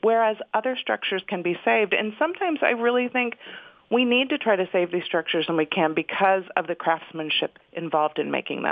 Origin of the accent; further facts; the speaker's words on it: Illinois, United States; born there; moved away as an adult; also born or lived in California; I am not from Delaware. I was actually born in Illinois, but I moved to California when I was 18, and I lived there for over 35 years, which I'm told makes me a native of California.